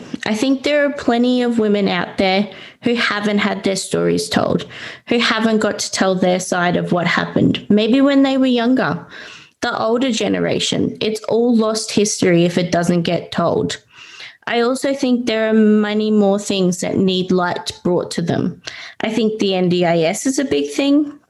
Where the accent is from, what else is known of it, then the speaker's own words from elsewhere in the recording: Bundaberg, Queensland, Australia; moved away as an adult; now in Brisbane, Australia; I'm originally from Bundaberg, but I'm currently living in Brisbane because of better healthcare. In February last year, I moved from Bundaberg. I moved away from my big family, one of six.